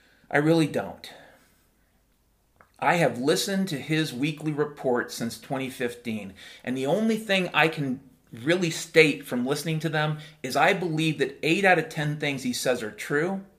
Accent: Washington, United States; When I was a kid growing up in Western Washington, you'd walk into the forest and you would hear noises year round.

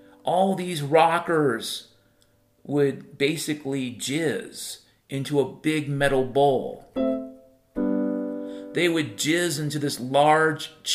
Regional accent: Ireland; Again, I'm an Irishman.

